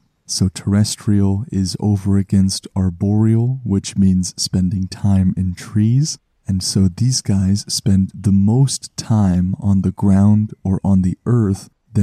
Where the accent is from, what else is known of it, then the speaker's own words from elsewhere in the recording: Canada; For me, as a Canadian who is not used to these sort of soundscapes